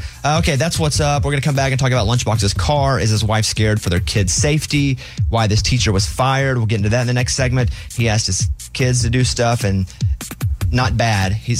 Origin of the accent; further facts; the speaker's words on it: Arkansas, United States; I grew up in Arkansas, but I guess I'm a Bruins fan.